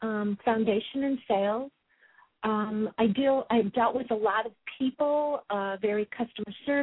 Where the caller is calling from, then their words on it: California, United States; I'm calling from California.